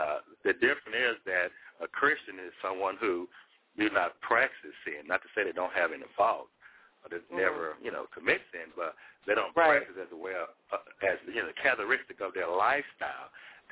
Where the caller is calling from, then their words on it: Memphis, Tennessee, United States; I'm calling from Memphis, Tennessee.